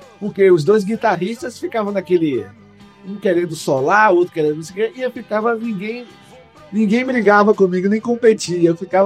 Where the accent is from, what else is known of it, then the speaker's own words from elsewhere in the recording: Maceió, Alagoas, Brazil; Pelo menos eu sou de Maceió, de Alagoas.